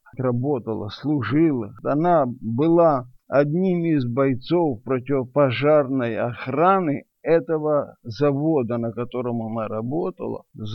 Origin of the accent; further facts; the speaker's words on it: Novyi Buh, Mykolaiv Oblast, Ukraine; Поскольку мы эвакуировались из Нового Буга, Николаевской области